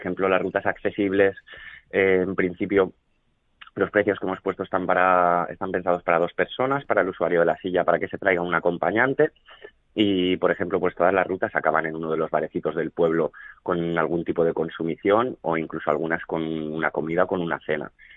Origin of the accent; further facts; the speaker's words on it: Olocau, Valencian Community, Spain; sobre todo en la zona de Olocau, que es mi pueblo, y conozco estas rutas súper bien.